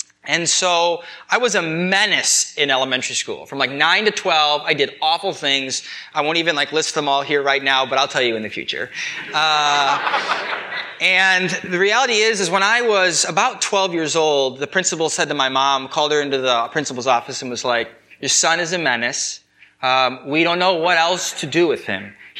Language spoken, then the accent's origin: English; Elgin, Illinois, United States; So I grew up in Elgin, Illinois, which is right outside Chicago. It's a suburb.